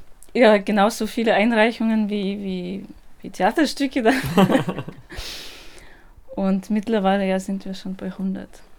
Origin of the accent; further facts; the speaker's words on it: Moscow, Russia; German is a second language; now in Carinthia, Austria; ich komme aus Moskau, aus Großraum, Großstadt, und da leben die Leute so ganz dicht beieinander und es passiert vieles und gleichzeitig.